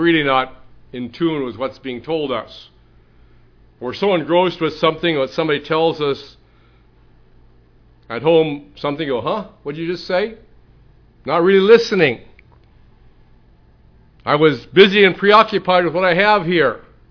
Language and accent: English; Pacific Northwest, United States; Growing up in the Northwest, I could relate to that with the Himalaya blackberries, brought by some well-intentioned immigrants